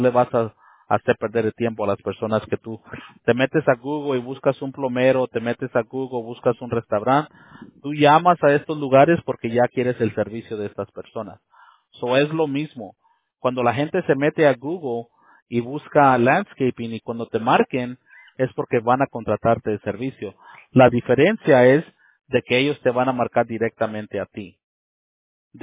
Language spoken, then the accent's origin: Spanish; Monterrey, Nuevo León, Mexico; yo soy de Monterrey, allá del norte, donde sea el cabrito.